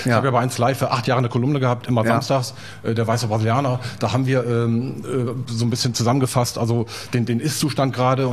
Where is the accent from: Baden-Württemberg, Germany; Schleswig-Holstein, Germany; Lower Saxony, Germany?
Lower Saxony, Germany; Vechta; Also ich komme ja aus Vechta.